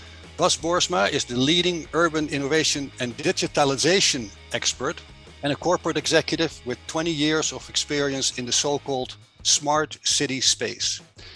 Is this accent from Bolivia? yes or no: no; Netherlands; English is a second language; now in United States; I'm your host. I'm originally from the Netherlands, happily residing in the beautiful state of Arizona in the United States